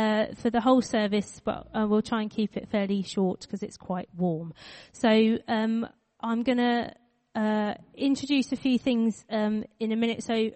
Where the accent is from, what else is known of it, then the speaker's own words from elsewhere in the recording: United Kingdom; I am British and I don't like it.